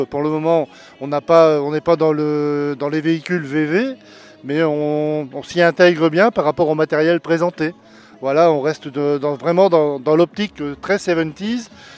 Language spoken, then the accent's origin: French; Dunkirk, Hauts-de-France, France; on vient d'assez loin hein, parce qu'on vient de Dunkerque, donc à peu près 600 km